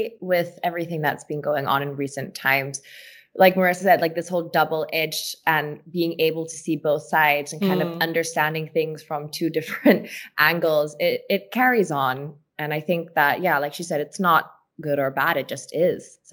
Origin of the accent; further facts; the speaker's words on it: Singapore; But growing up in Singapore, being mixed race